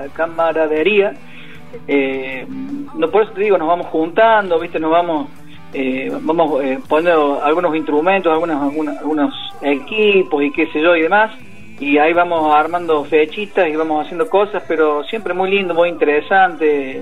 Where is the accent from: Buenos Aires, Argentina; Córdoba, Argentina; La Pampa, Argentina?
Córdoba, Argentina; accent: cordobesa; No, somos de Córdoba, somos de la ciudad de Córdoba, los cuatro